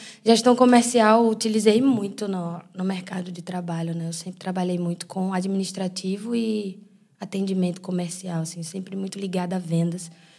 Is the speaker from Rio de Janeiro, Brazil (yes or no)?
no; Recife, Pernambuco, Brazil; also born or lived in Fortaleza; cearense, fortalezense, o novo termo aí usado, nordestina. Eu nasci em Fortaleza, mas eu cresci em Recife. Eu nasci num lar cristão